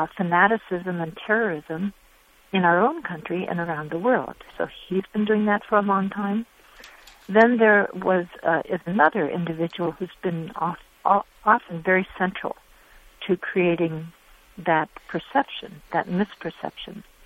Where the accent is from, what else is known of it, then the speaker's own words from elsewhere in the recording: California, United States; I'm from California, and I had been at a number of events in that area.